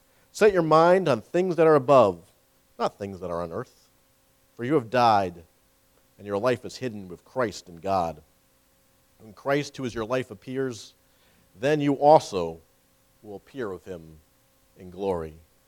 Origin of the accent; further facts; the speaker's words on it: Massachusetts, United States; now in Virginia Beach, United States; I grew up in Massachusetts, so we are familiar with this area. And in fact, once we got married, we lived in Massachusetts for a number of years before moving down to Virginia Beach, where we are now.